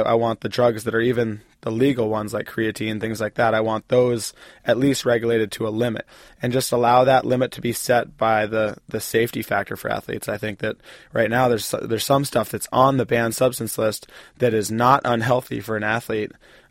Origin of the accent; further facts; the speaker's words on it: United States; my home country